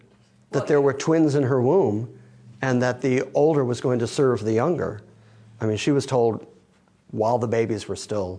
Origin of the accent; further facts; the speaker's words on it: United States; I grew up in America, and even though I, you know, make my comments about how I grew up in the, you know, the Lutheran Church